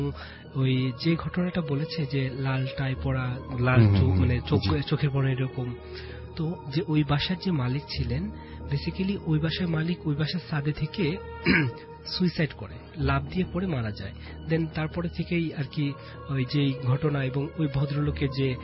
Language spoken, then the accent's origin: Bangla; Mirpur, Dhaka Division, Bangladesh; আমি মিরপুর থেকে এসেছি।